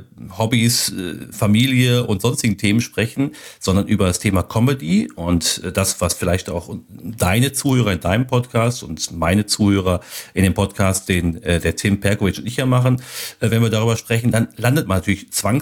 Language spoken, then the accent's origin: German; North Rhine-Westphalia, Germany; da bin ich aus dem Ruhrgebiet